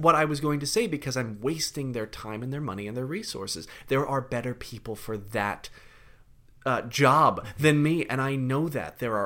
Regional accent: London, United Kingdom; I've been to London. I grew up in London.

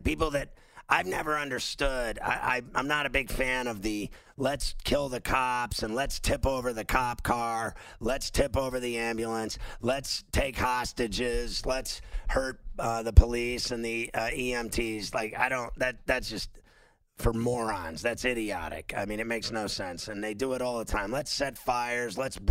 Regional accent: Pittsburgh, Pennsylvania, United States; Now, I grew up in Pittsburgh, and it is exactly what you said it is.

